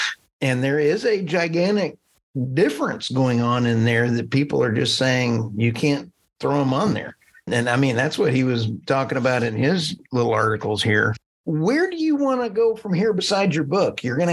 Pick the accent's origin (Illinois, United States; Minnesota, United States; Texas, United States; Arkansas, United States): Texas, United States; I'm from Texas. I would have butchered it, so thank you very much.